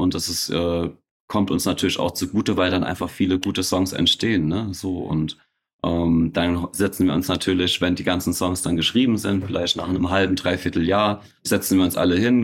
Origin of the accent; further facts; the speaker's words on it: Schifferstadt, Rhineland-Palatinate, Germany; wir kommen aus Schifferstadt, aus einer kleinen Stadt, wo wenige Leute Musik machen